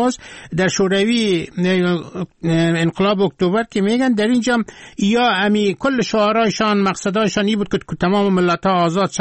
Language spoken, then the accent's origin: Persian; Afghanistan; شوروی که چپه شد ما رفتم در ترکمنستان و قزاقستان، اینجا از مخاطرات خود بگویم در قزاقستان مردم که ما فهمیدن که ما از افغانستان هستم